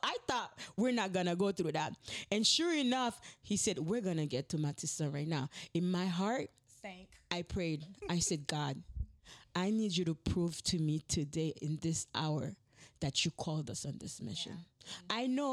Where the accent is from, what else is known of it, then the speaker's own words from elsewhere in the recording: Haiti; we never heard about gangs growing up in Haiti.